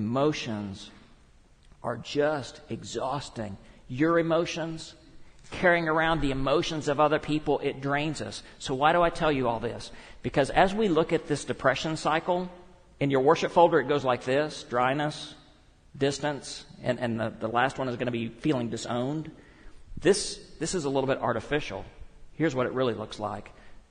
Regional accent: Texas, United States; I feel really funny saying niche, because I was raised in West Texas. We call it a niche.

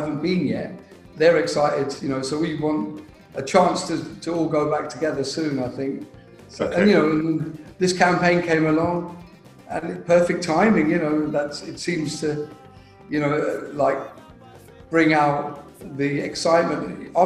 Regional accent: Kampala, Central Region, Uganda; born there; because my roots go back to Africa. I was born in Uganda, in Kampala myself.

